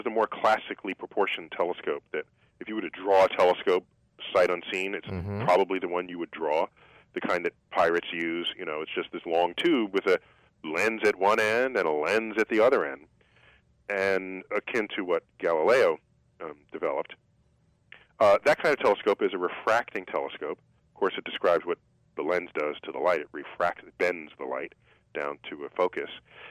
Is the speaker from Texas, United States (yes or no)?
no; New York City, New York, United States; I'm a city kid. In fact, I grew up in New York City, where the night sky, like I said, is a kind of a rare commodity.